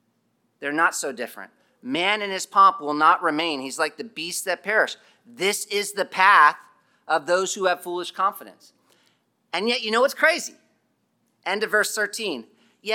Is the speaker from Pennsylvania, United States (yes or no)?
yes; Pennsylvania, United States; I grew up in Pennsylvania.